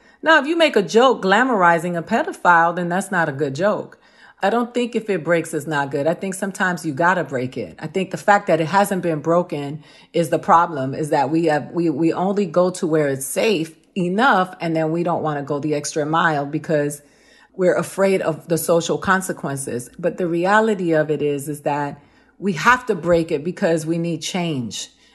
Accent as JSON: {"language": "English", "country": "Puerto Rico", "said": "I come from Puerto Rico. I come from Taínos."}